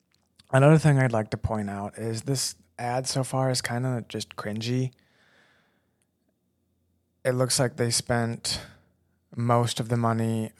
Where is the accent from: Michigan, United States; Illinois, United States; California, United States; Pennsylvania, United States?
Michigan, United States; First of all, the Lions didn't make it, and they're my team. I'm from Michigan, and they were so close this year.